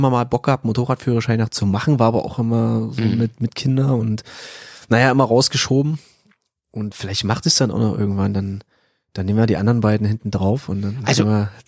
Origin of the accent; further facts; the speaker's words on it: Saxony, Germany; now in Gießen, Germany; wir sind eben ursprünglich aus dem Erzgebirge und wir haben ja auch in Gießen eigentlich gar keine Verwandtschaft